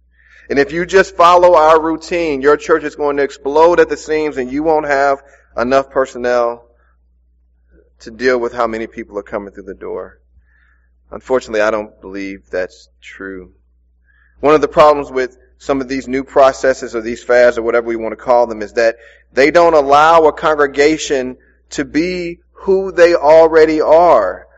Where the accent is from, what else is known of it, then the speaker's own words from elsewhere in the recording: St. Louis, Missouri, United States; also born or lived in Gatesville, Texas, United States; The community in Webster Groves is totally different from the community that I grew up in North St. Louis, or the community that I grew up in Gatesville, Texas.